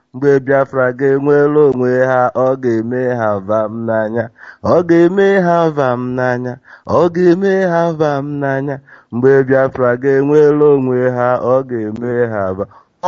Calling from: Casablanca, Casablanca-Settat, Morocco; I am calling from Casablanca, Maroc.

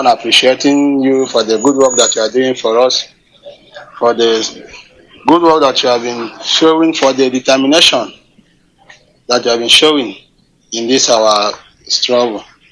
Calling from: Malabo, Equatorial Guinea; I'm calling from Equatorial Guinea, Malabo, Guinea Equatorial, Malabo to be precise.

